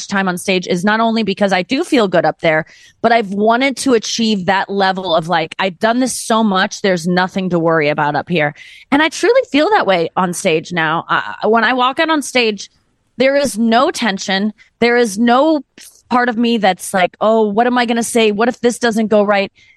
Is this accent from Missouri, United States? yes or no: yes; St. Louis, Missouri, United States; especially in the Midwest, I'm from St. Louis